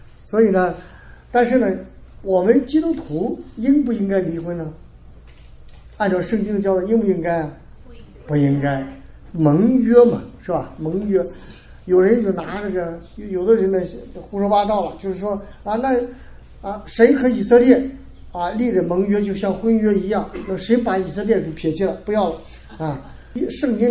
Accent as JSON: {"language": "Chinese", "country": "China", "said": "那我们中国人经常说是家家都有一本念的经"}